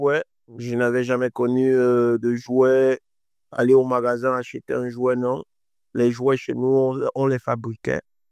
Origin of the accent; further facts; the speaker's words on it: Cameroon; moved away as an adult; also born or lived in Morocco; Le Cameroun, je suis né au Cameroun, j'ai grandi au Cameroun, j'ai mon bac. J'ai obtenu mon bac à l'âge de 18 ans. 18 ans, je voyage pour le Maroc, pour aller faire mes études au Maroc.